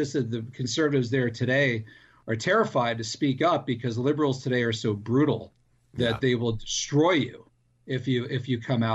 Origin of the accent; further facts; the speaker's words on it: Pennsylvania, United States; And in fact, Jimmy Stewart, I'm from Western Pennsylvania.